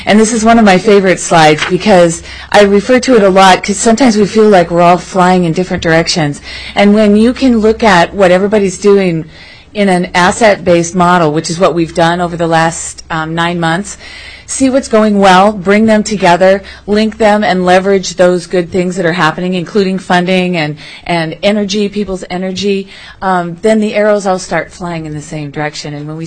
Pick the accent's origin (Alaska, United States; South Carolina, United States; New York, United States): Alaska, United States; Anchorage; I am on the board of directors for the Alaska Tech Prep Consortium, and I'm from Anchorage.